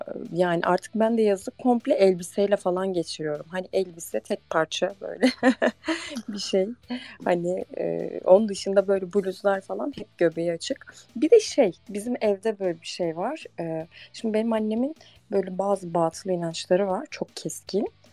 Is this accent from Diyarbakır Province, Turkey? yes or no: yes; Diyarbakır, Diyarbakır Province, Turkey; Diyarbakır'dayım. Şu an Diyarbakır'da yaşıyorum. Buralıyım.